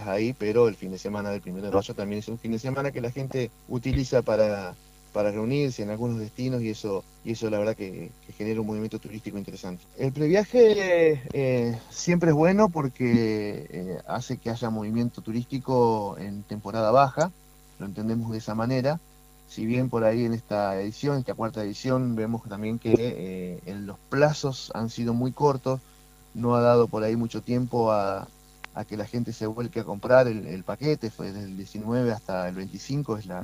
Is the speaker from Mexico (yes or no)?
no; Santa Elena, Entre Ríos, Argentina; Soy de Santa Elena, tengo un pequeño hotel en la ciudad de Santa Elena, de profesión soy abogado